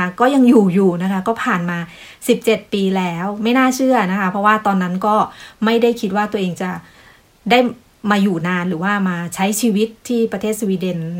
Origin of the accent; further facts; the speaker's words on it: Samut Prakan, Thailand; moved away as an adult; now in Sweden; พื้นเพจของดิฉันเนี่ยดิฉันเป็นคนจังหวัดสมุทรปราการเกิดแล้วก็โตที่จังหวัดสมุทรปราการเลยนะคะแล้วก็ใช้ชีวิตโดยส่วนใหญ่อยู่ที่จังหวัดสมุทรปราการ